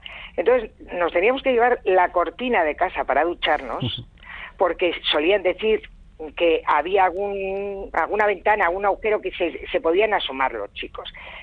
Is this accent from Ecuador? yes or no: no; Bilbao, Basque Country, Spain; Bueno, nosotros somos de Bilbao, de Las Arenas.